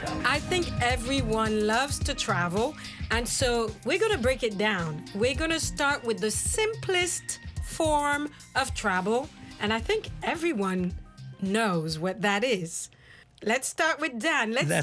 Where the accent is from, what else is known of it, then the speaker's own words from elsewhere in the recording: Kenya; English is a second language; I grew up with a lot of bicycles where I grew up in Kenya, a lot of bicycles.